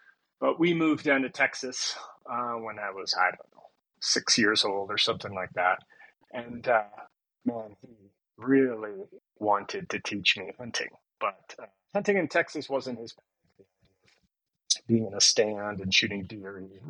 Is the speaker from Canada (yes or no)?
yes; Canada; now in United States; I was partially made out of elk, because that was about all the red meat I ate growing up in Canada.